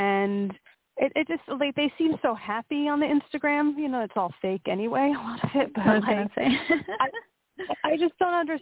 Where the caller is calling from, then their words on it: Pennsylvania, United States; Hi, this is … from Pennsylvania.